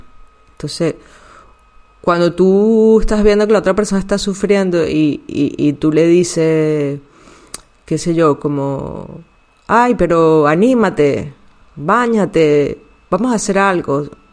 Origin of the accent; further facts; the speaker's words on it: Venezuela; also born or lived in Mexico; now in Spain; también soy inmigrante, ya tengo unos 20 años de inmigrante. Soy venezolana. Luego viví en México, que fui inmigrante en México también. Luego me hice mexicana, luego me vine a España, ahora soy catalana, adoptada.